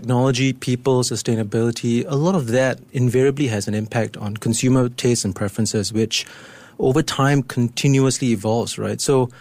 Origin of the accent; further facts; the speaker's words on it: Singapore; I'm Singaporean